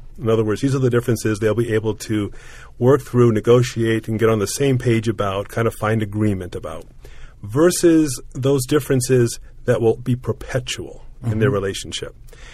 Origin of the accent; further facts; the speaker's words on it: New Hampshire, United States; moved away as an adult; also born or lived in Oklahoma; I am actually a fourth-generation son of Pentecostal preachers, growing up in New England, in New Hampshire, to be exact.